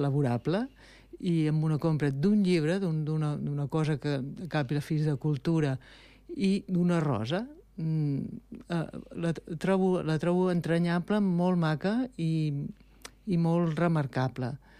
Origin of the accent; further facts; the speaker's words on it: Barcelona, Catalonia, Spain; born there; Jo de naixement sóc barcelonina